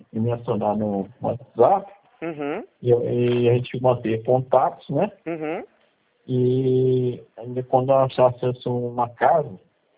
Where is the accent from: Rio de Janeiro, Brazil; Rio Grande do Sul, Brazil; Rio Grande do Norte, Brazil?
Rio de Janeiro, Brazil; Angra dos Reis; Eu sou de Angra, nunca saí de Angra, só para passear mesmo.